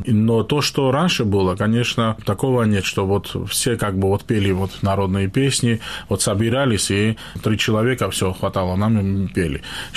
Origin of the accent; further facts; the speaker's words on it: Georgia; мы больше грузины, которые здесь живут